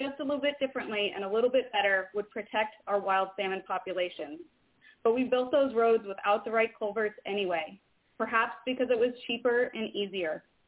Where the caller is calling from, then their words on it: Homer, Alaska, United States; I'm calling from Homer today.